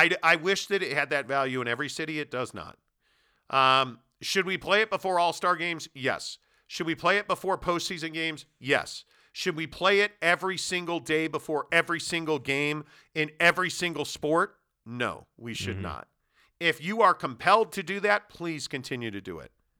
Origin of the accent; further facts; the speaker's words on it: Chicago, Illinois, United States; Growing up in Chicago, I mean, going to the national anthem, going to the Chicago Stadium to watch the Blackhawks or Bulls, and getting that national anthem was unbelievable.